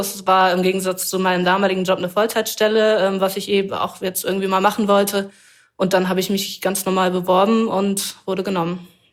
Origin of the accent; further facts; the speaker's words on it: Lower Saxony, Germany; ich bin zum Teil im Wendland aufgewachsen. Das sagt vielleicht einigen was, weil das da ist, wo Gorleben ist